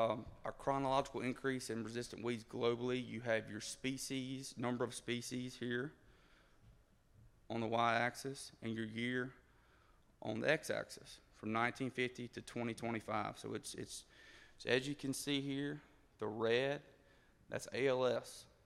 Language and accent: English; Louisiana, United States; I mentioned I was from Concordia Parish.